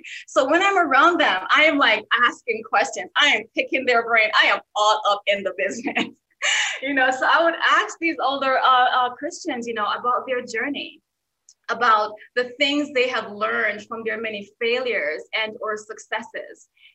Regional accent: Jamaica; So growing up in Jamaica, I wasn't raised in a traditional household.

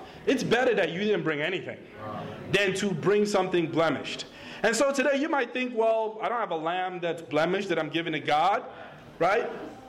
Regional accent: Nigeria; I grew up in Nigeria. Trust me, everything I have here is all gravy.

